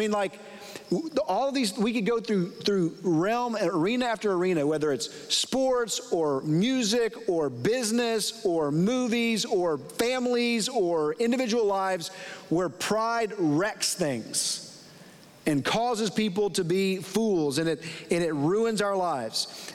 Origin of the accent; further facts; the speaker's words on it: Dallas, Texas, United States; I grew up in Dallas, okay, when I was an eighth grader, ninth grader, I growing up in Dallas, I was a fan of the Dallas Cowboys